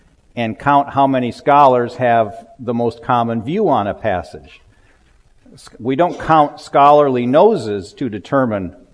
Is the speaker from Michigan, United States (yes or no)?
yes; Michigan, United States; Yeah, but we're from Michigan. We're off the hook here.